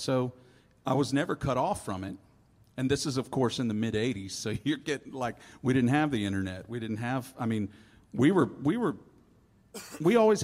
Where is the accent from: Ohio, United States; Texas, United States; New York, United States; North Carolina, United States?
North Carolina, United States; Brevard; In my hometown that I have lived in forever, you know, generations, grew up in Brevard, and I'm not famous.